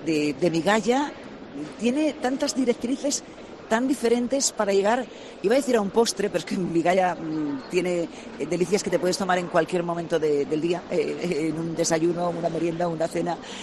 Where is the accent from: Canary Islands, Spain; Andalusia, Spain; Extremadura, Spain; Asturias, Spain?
Asturias, Spain; que los asturianos tenemos fama de ser además como sí, muy acogedores.